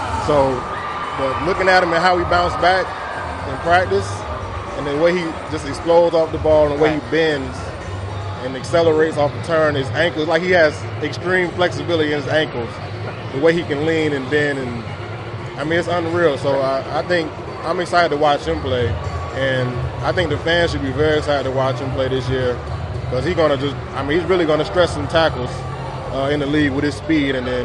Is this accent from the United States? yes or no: yes; Tampa, Florida, United States; I'm doing July 15th in my hometown of Tampa.